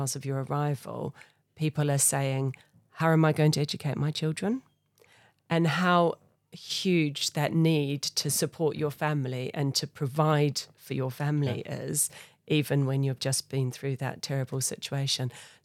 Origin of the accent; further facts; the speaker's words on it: New Zealand; I think we can guess that I don't come from Portsmouth. But I come from New Zealand. And so I grew up in New Zealand.